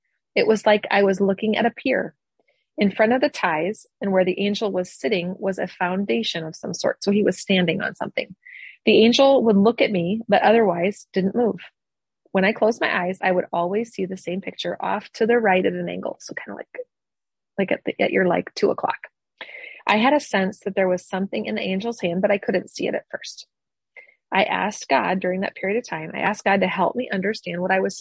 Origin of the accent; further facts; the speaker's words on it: Iowa, United States; now in Omaha, United States; I live in Omaha, Nebraska today. I've lived there for the last, 14 years, but I was raised in Iowa. So I feel like I'm from Iowa, like I'm an Iowan, but I live in Nebraska.